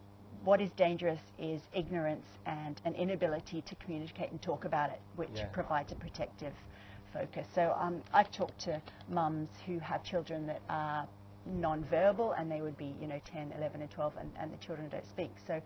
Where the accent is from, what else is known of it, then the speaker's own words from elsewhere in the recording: Australia; moved away as an adult; also born or lived in Nigeria; So I moved here when I was 29, and I've been here 17 years, and so I, you know, growing up in Australia, I had some time in Nigeria as well for 7 years.